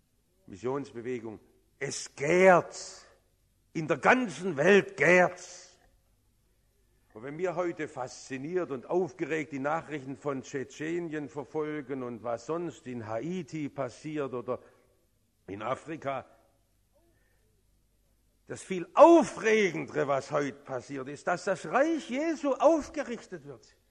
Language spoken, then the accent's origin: German; India; die das Evangelium bei uns in Indien bekämpfen und sagen, das ist doch egal, das ist doch Sozialarbeit. Und die wissen gar nicht, was sie uns damit antun.